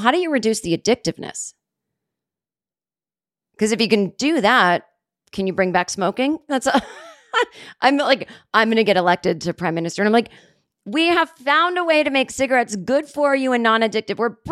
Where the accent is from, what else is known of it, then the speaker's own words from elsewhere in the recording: Massachusetts, United States; It's just so funny, because growing up in Massachusetts in the 70s, it was like your mom would give you money and you'd go to the store and buy her cigarettes as you were like 8 years old.